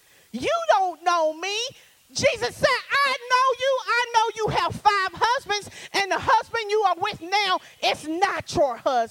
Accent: Louisville, Kentucky, United States; I grew up in Louisville, Kentucky. Had two brothers and two sisters.

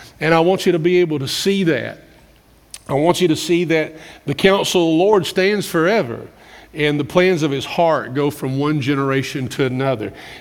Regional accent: Kentucky, United States; accent: Kentucky; here I am with my Kentucky accent trying to get them to understand

